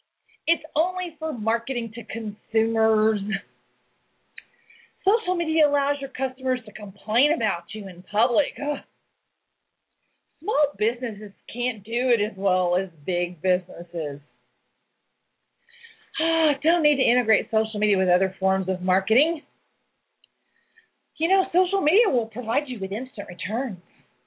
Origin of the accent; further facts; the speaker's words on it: the South, United States; because I grew up in the South and we always do ladies first.